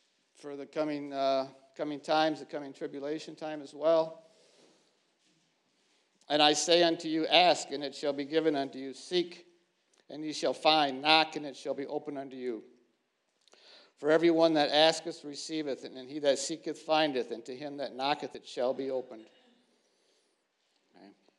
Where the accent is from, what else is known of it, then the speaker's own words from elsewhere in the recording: Holland, Michigan, United States; I'm from Holland, Michigan, the Tulip City.